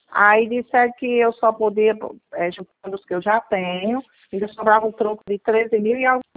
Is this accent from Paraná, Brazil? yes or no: no; Ceará, Brazil; sou do Ceará mesmo.